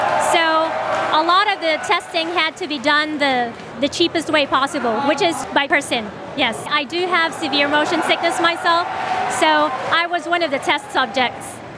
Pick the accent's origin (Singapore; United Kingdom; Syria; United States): Singapore; I'm from Singapore and I'm the creative director of one of the top VR games on Steam right now, Sairento VR.